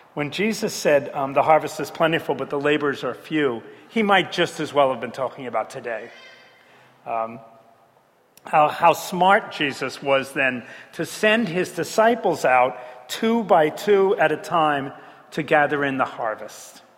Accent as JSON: {"language": "English", "town": "Manhattan", "region": "New York", "country": "United States", "tie": "born or raised there", "said": "Well, growing up in Manhattan, I was absolutely petrified by how pitch black it is in the country."}